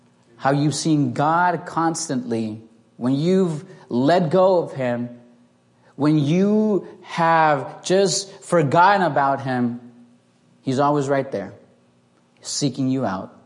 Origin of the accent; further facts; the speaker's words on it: Tennessee, United States; But I'm from Tennessee. I'm a big UT fan.